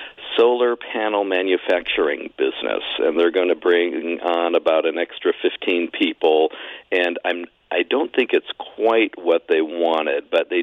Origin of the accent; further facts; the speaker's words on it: Mesa, Arizona, United States; But I grew up in Mesa, which was heavily Mormon.